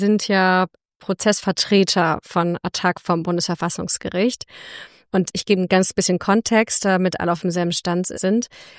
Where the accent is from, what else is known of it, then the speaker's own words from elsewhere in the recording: North Rhine-Westphalia, Germany; Ich komme ja aus Nordrhein-Westfalen, deswegen.